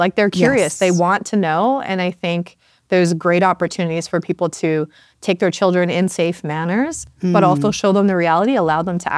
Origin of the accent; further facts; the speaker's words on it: Saskatchewan, Canada; Like I grew up in the prairies. I grew up in Saskatchewan.